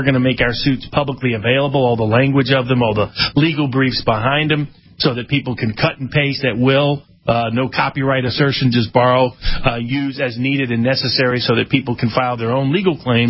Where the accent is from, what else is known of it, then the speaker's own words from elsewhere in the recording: Chattanooga, Tennessee, United States; the mayor of Chattanooga, my hometown